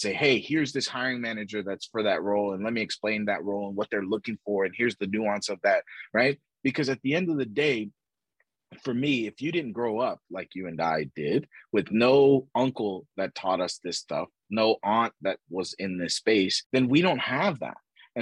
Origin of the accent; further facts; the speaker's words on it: Texas, United States; also born or lived in New York; But essentially, I was born in New York. I grew up in Texas. My parents are immigrants from Colombia.